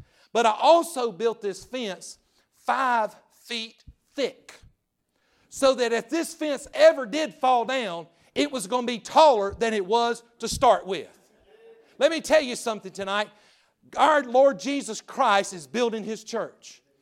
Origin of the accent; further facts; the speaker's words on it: Westminster, United States; Man, I told you I grew up in Westminster. We didn't have a lot of winning ball teams over there.